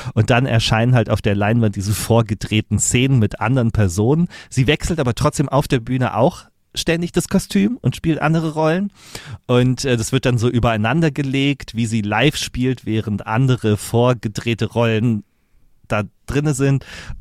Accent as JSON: {"language": "German", "country": "Germany", "said": "hallo, ich bin aus Deutschland, ich bin alleine hier"}